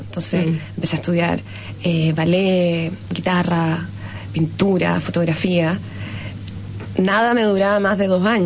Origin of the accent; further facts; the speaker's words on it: Barcelona, Catalonia, Spain; born there; also born or lived in Chile / Belgium; Yo partí trabajando en la ópera en Barcelona, porque yo nací en Barcelona, volví a Chile, después volví a vivir a Europa, me fui a vivir a Bélgica y después volví a Barcelona unos años